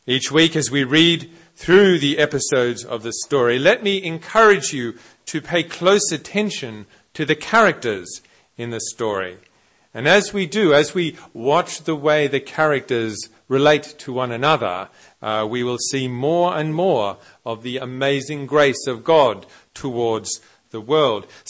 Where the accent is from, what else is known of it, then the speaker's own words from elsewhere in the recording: Australia; as an Australian, I will do my best to speak English